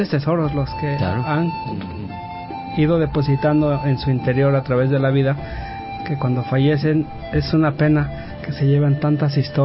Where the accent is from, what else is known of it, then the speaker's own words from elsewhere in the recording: Mexico; Como mexicano